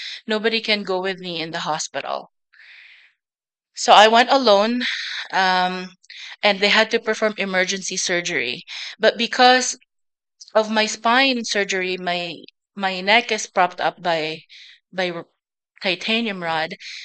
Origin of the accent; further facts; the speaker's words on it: Philippines; I'm Filipino